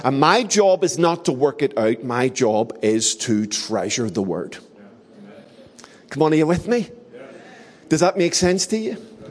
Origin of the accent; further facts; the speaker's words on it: Belfast, Northern Ireland, United Kingdom; I came from the Shankle, so this is an action figure.